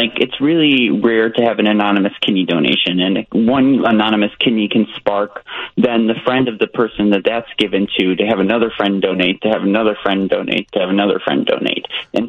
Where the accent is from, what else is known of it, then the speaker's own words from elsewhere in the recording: Naperville, Illinois, United States; We grew up in Naperville, so blessed to grow up there.